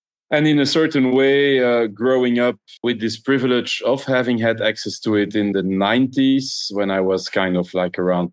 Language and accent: English; Belgium; I'm born and raised in Belgium. I'm 42 years old